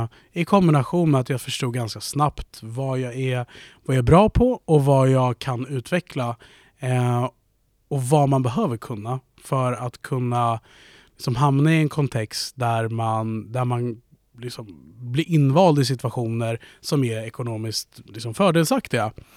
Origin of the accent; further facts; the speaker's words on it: Örebro, Örebro County, Sweden; now in Stockholm, Sweden; Jag är från Örebro från början, så jag är ju på hemmaplan nu egentligen. Men de senaste 8 åren nere har spenderats i Stockholm.